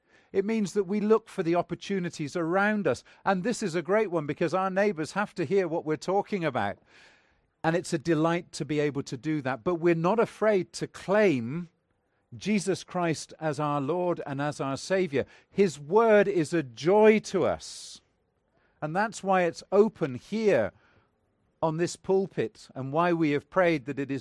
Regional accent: Northern Nigeria, Nigeria; born there; I was born in West Africa, right in the far north of Nigeria

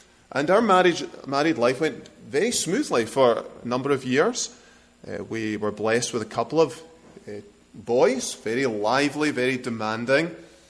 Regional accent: Texas, United States; also born or lived in Scotland; Well, as you can tell, I'm from Texas, and from Scotland.

